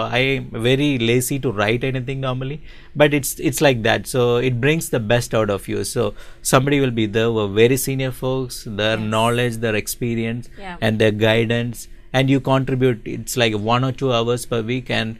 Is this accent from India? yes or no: yes; Hyderabad, Telangana, India; English is a second language; moved away as an adult; now in Redmond, United States; I came from Hyderabad.